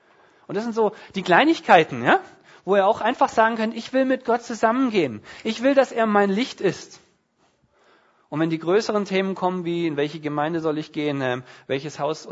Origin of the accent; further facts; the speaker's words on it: Southern Germany, Germany; wenn man der Letzten geht als Süddeutsche, dann hat man mit den Eltern billigere Tarife